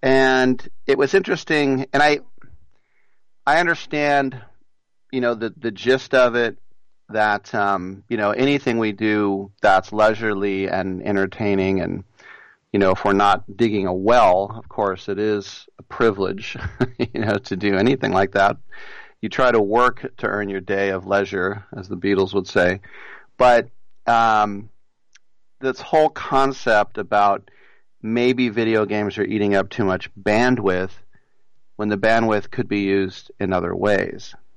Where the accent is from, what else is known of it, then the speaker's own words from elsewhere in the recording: United States; Well, I'm not Italian. I'm an American.